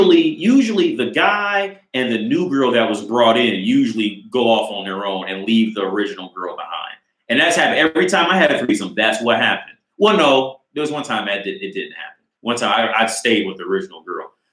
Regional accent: Cincinnati, Ohio, United States; also born or lived in Dayton; I'm from Cincinnati, but I graduated college in Dayton, Ohio from like three different colleges.

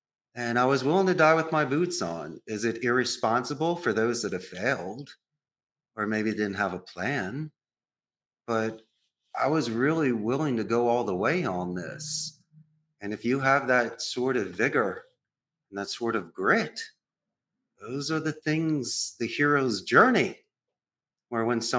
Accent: Philadelphia, Pennsylvania, United States; now in Costa Rica; I'm a proud Northeast Philadelphian. Oh, yeah. I grew up around Rocky.

